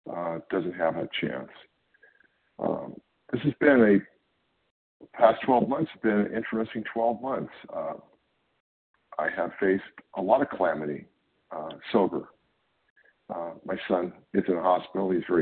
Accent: California, United States; I am from California.

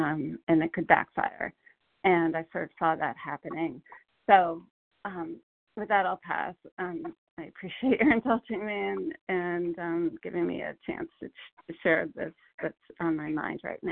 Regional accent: Connecticut, United States; I'm from Connecticut, grateful member of this program and compulsive overeater.

